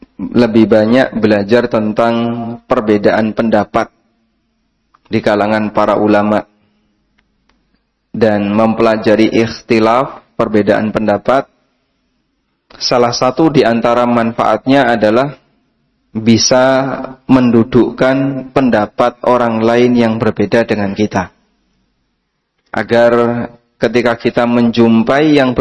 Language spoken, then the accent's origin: Indonesian; Lamongan, East Java, Indonesia; Kampung saya ada di pesisir pantai Lamongan.